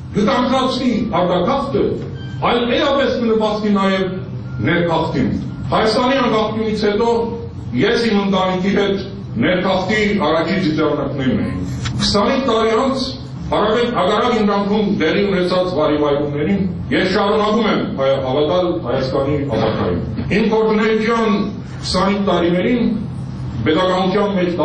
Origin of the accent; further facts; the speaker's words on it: Nagorno-Karabakh, Azerbaijan; now in Armenia; ես լավ հայաստանցի եմ, ես լավ ղարաբաղցի եմ, ես լավ հայեցի եմ։